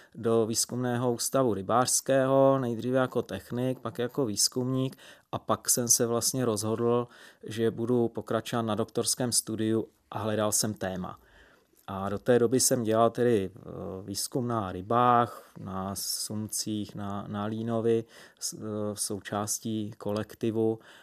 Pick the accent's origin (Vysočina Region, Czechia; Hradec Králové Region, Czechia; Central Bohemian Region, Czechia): Vysočina Region, Czechia; pocházím právě z Vysočiny, z Pacovska, Mladovožická a zde jsou i dodnes nádherné lokality s rakem říčním